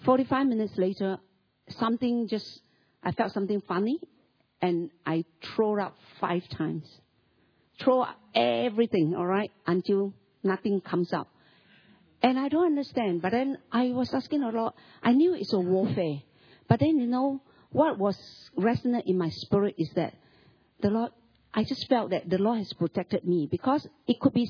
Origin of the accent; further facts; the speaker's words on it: Malaysia; English is a second language; because I come from Malaysia, I study Malay and English.